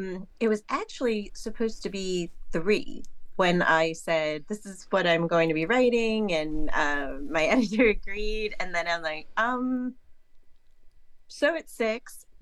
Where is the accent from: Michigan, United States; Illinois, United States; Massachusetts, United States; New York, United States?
New York, United States; New York City; I grew up in New York City